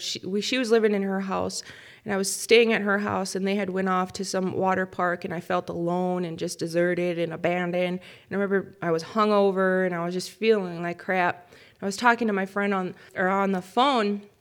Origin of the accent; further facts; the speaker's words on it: Redcliffe, Wisconsin, United States; I grew up in Redcliffe, Wisconsin for my entire life. You know, I went back and forth. I left, and then I came back, and then I left and came back.